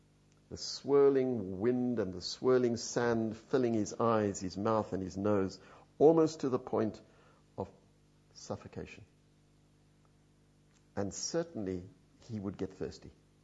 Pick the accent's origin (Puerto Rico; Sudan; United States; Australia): Sudan; I saw it in Somalia. I grew up in Sudan. I grew up in Africa and I saw them around me.